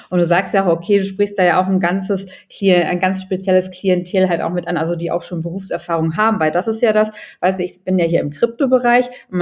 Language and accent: German; Germany; now in Dubai, United Arab Emirates; ich bin ja auch aus Deutschland vor 3 Jahren ausgewandert